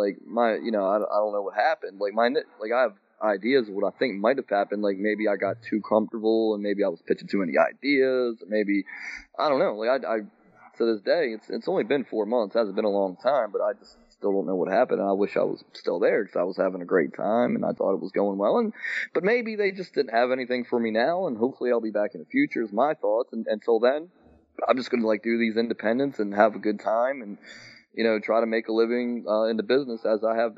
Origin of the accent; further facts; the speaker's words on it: Glen Burnie, Maryland, United States; drew a nice house here in my hometown, Glen Burnie, big suburb of Baltimore.